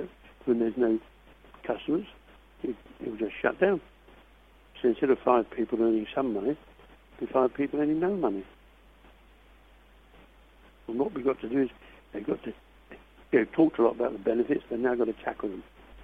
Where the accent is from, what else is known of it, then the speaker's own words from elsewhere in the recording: Yorkshire and the Humber, United Kingdom; being Yorkshireman